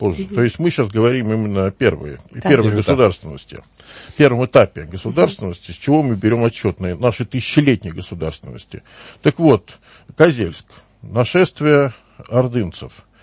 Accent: Kaluga, Kaluga Oblast, Russia; из Калуги.

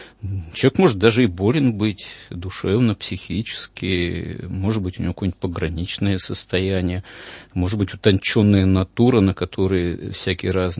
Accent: Yekaterinburg, Sverdlovsk Oblast, Russia; И вообще я родом тоже из Екатеринбурга бывшего, Свердловского. Свердловская, я еще даже Ипатьевский дом помню, поскольку мы жили там недалеко, в центре города одно время, вот, еще до его сноса.

